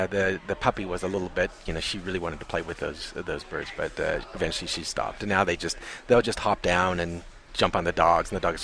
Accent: Alaska, United States; I'm from Alaska, so I'm used to having a lot of dogs or seeing dogs, sled dogs outside.

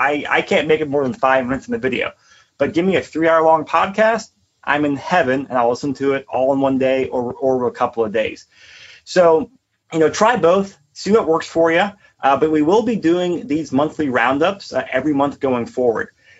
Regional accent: California, United States; Hey, I'm coming from California. Denver is cheap to me right now.

